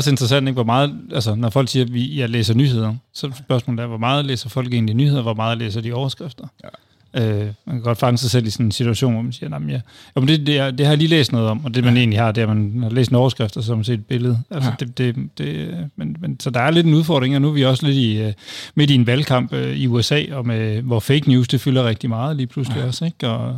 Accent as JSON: {"language": "Danish", "region": "Jutland", "country": "Denmark", "said": "vi siger her fra, når vi er fra Jylland"}